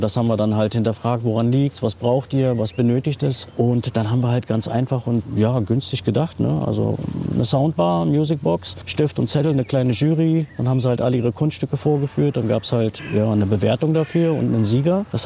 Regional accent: Berlin, Germany; Meine Eltern sind ja als Gastarbeiter nach Deutschland gekommen. Ich bin hier in Berlin geboren und mit 6 Jahren bin ich dann hier ins Märkische Viertel gekommen

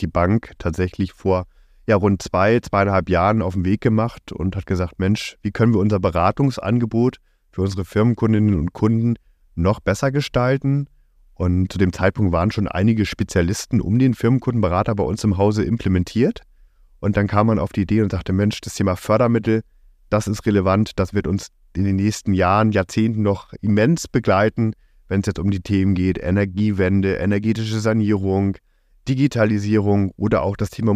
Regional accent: Northern Germany, Germany; now in Berlin, Germany; ich komme ursprünglich aus dem Norden Deutschlands von einer kleinen Genossenschaftsbank, habe dort auch meine Ausbildung gemacht

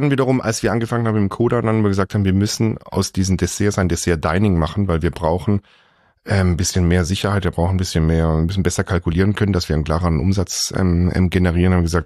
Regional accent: Singen, Baden-Württemberg, Germany; ich bin in Singen zur Schule gegangen, Singen im Hundwil.

